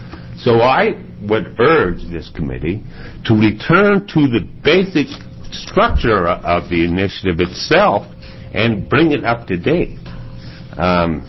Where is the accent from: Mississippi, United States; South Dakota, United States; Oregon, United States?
Oregon, United States; I find it a scandal that I grew up in Oregon, had 3 degrees from the University of Oregon, and had to teach myself that story.